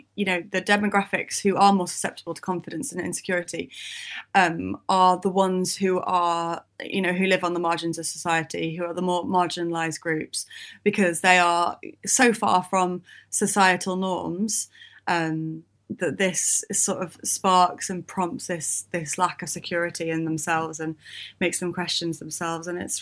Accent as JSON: {"language": "English", "country": "United Kingdom", "said": "You know, we're British and stiff upper lip and sort of keep it in and get over it."}